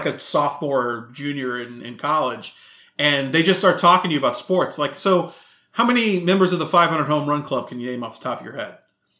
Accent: Houston, Texas, United States; Now, this appealed to me because I'm from Texas. I'm from a group in Houston.

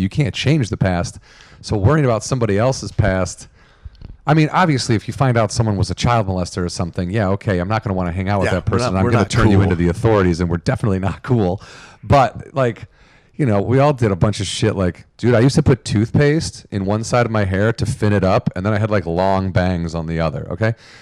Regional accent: Illinois, United States; actually, I'm not from Chicago. I'm from the southwest suburbs. And I explain exactly where I'm from.

